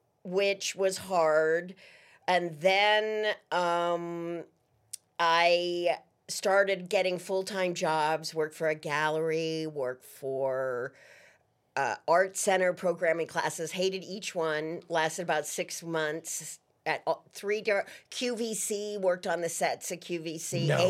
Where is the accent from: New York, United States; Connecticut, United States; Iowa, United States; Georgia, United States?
New York, United States; Olean; born there; Well, I was born in Olean, New York, which was a little small town.